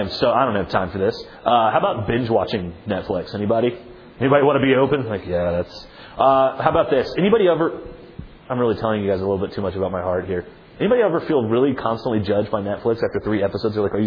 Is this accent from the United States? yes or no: no; Italy; I grew up in Italy. I grew up before the fall of the wall in Italy. I remember what it was like. I was 7 when the wall fell.